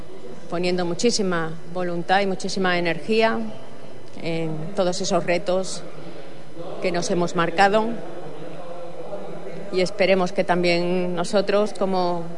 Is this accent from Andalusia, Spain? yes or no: yes; Huelva, Andalusia, Spain; los que también somos autóctonos de Huelva y provincia